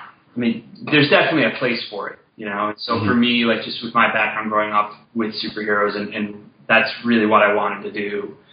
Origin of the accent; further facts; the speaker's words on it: Chicago, Illinois, United States; I'm from Chicago originally.